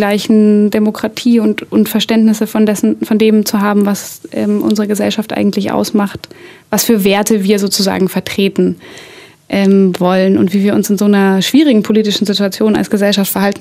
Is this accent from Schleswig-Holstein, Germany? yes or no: no; Dresden, Saxony, Germany; born there; Ich bin ja in Dresden geboren.